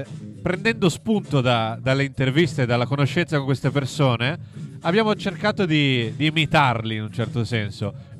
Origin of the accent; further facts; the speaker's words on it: Turin, Piedmont, Italy; born there; Da Torino, siamo nati a Torino, nel centro di Torino.